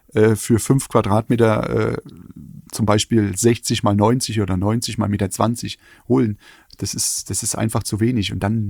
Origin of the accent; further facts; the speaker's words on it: eastern Germany, Germany; Gut, ich komme aus dem Osten.